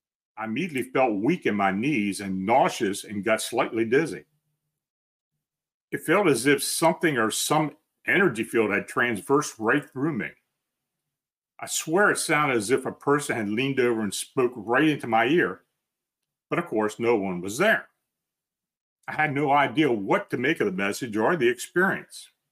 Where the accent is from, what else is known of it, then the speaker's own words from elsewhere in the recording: Lynnwood, Washington, United States; I'm from Linwood, Washington.